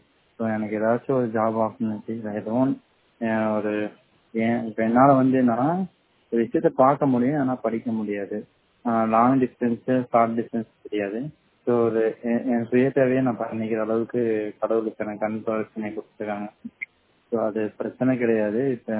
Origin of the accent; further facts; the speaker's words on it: Pallapatti, Tamil Nadu, India; நான் வந்து எனக்கு ஏஜ் வந்து 25 ஆகுது. நான் கரூர் மாவட்டம் பள்ளப்பட்டியை சேர்ந்தவன்.